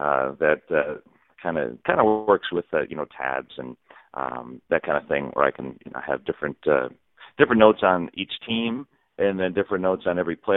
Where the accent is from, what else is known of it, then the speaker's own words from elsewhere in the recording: Detroit, Michigan, United States; I would practice, I grew up in Detroit, so we'd have the Tigers games on TV